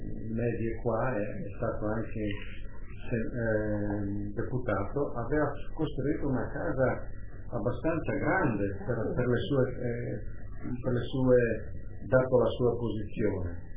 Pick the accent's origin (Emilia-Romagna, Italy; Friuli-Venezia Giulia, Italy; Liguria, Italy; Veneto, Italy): Friuli-Venezia Giulia, Italy; per noi friulani non è che ci sentiamo né rossi né bianchi né neri. Noi siamo friulani